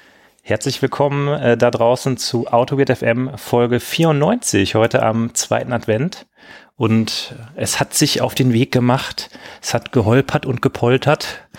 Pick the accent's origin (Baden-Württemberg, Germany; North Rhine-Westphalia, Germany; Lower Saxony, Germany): North Rhine-Westphalia, Germany; Junge, ich bin in der Nähe von Gelsenkirchen aufgewachsen.